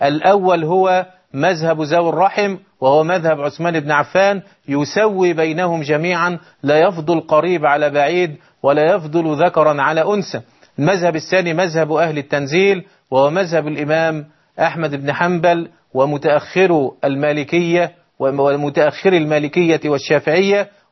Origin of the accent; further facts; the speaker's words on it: Egypt; فعلى المعمول به عندنا في مصر